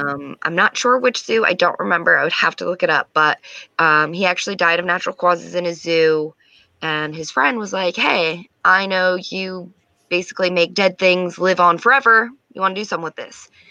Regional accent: New Jersey, United States; I'm from Jersey, born and raised.

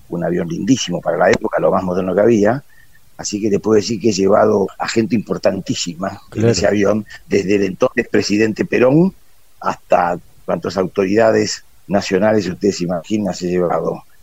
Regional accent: Buenos Aires, Argentina; born there; Yo nací en Capital Federal, soy casado, tengo 7 hijos y 22 nietos. Nací en el año 1940, cumplí el otro día 83 años.

